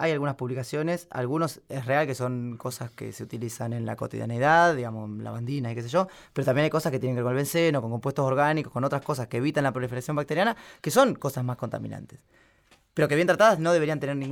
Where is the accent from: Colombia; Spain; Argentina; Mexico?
Argentina; Cinco Saltos, Río Negro; yo soy de la zona del sur, yo soy de ahí, de la zona de Neuquén Capital, soy de Cinco Salto, de la provincia de Río Negro.